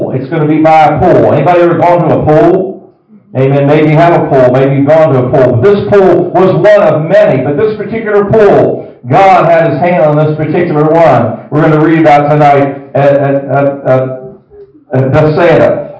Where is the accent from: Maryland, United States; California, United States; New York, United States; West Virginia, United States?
West Virginia, United States; One of my very best friends, a doctor in my hometown there in West Virginia.